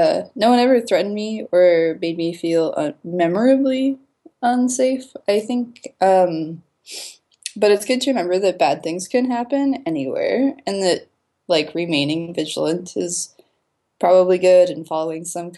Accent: Bellingham, Washington, United States; And so every time people recognized Bellingham, Washington, they were like, oh, that's cute. You're walking home.

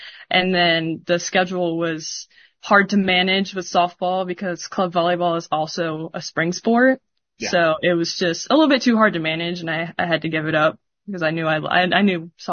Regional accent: Katy, Texas, United States; Well, I'm from Katy, Texas, which is about an hour west of Houston. So I was always a Texans fan growing up.

